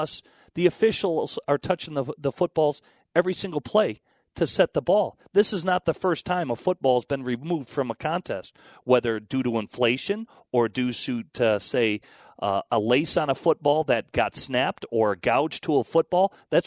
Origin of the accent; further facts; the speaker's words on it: Michigan, United States; So, you know, because me, I grew up in Michigan. I always played outdoors, even in college at Michigan State.